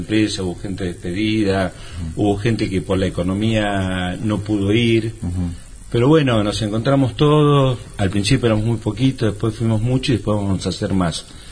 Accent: San Isidro, Buenos Aires Province, Argentina; born there; now in Las Flores, Argentina; yo nací en San Isidro. Cuando vine a Las Flores era el año 1974.

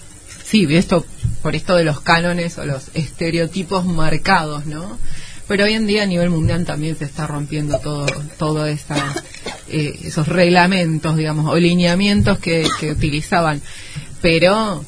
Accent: Campana, Buenos Aires Province, Argentina; yo digo porque yo soy de Campana, y Campana es una ciudad.

